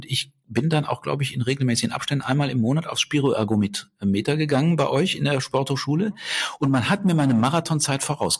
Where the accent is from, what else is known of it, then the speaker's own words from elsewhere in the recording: Cologne, North Rhine-Westphalia, Germany; ich bin ja Kölner